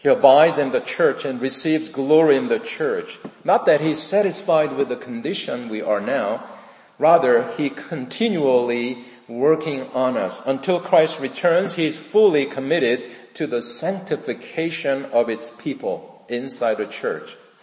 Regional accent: South Korea; English is a second language; It reminds me of my years of growing up in South Korea. I was growing up in 1960s in South Korea.

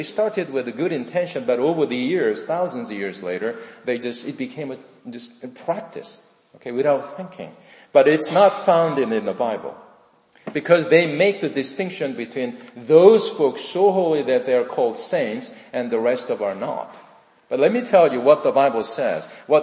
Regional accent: South Korea; English is a second language; It reminds me of my years of growing up in South Korea. I was growing up in 1960s in South Korea.

